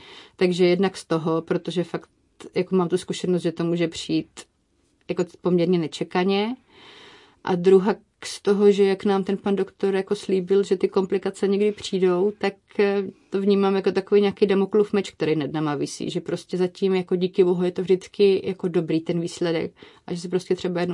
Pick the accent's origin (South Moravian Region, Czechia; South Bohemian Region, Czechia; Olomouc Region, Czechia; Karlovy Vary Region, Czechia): South Moravian Region, Czechia; Brno; ale my jsme z Brna, takže do Brna.